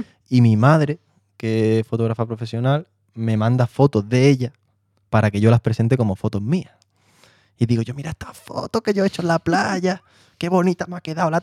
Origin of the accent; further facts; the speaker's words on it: San Pedro Alcántara, Andalusia, Spain; also born or lived in London; now in Madrid, Spain; Sí, soy de Marbella. Te puedo especificar más, que es de San Pedro Alcántara, un pueblo. Y si te especifico más, soy de La Campana.